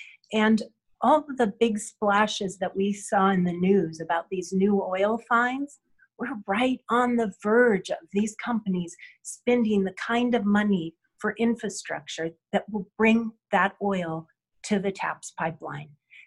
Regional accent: Cordova, Alaska, United States; I'm a third-generation Alaskan. I was born in Cordova, Alaska.

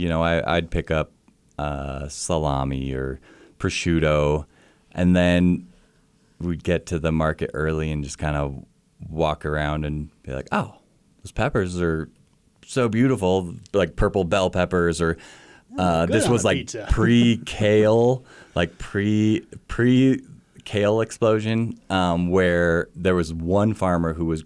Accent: Colorado, United States; I grew up in a small town in Colorado.

